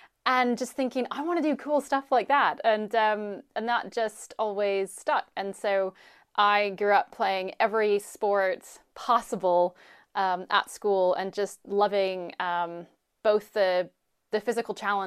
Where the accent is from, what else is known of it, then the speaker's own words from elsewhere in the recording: Toronto, Ontario, Canada; So we ended up moving to Canada. I grew up in Toronto. So from the time I was about 4 or 5 and I went through university there